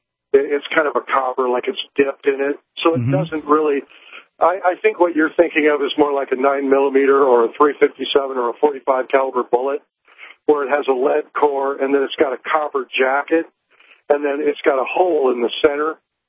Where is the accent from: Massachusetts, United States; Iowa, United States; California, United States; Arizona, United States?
Iowa, United States; I'm a 55-year-old man. I grew up in Iowa. Grew up on a farm.